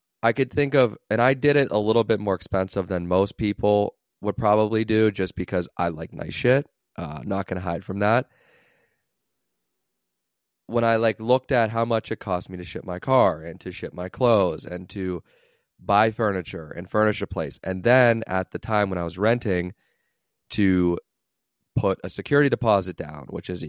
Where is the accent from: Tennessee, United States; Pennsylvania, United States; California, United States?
Pennsylvania, United States; Pittsburgh; moved away as an adult; now in Miami, United States; I don't want to pay rent in the city I grew up in Pittsburgh. Let's just go to Florida, live in Miami for